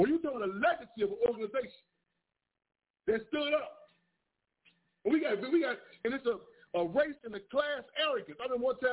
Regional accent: Chicago, Illinois, United States; That's why I grew up in Inglewood, Chicago, South of Chicago.

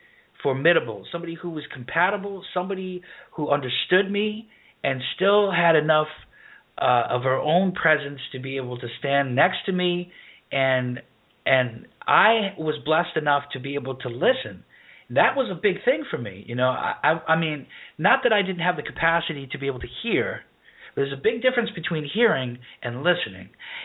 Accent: New York, United States; I grew up in the streets. I grew up in New York, and so I learned how to survive.

